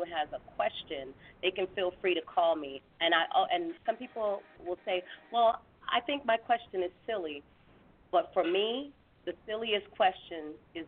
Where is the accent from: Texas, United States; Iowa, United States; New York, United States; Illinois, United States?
New York, United States; I'm living in New York, which is my hometown.